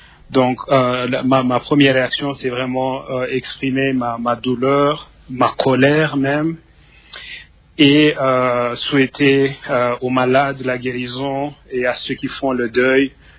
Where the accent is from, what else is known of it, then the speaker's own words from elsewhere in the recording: Goma, North Kivu, DR Congo; Je suis moi-même de Goma et on en a vu des choses.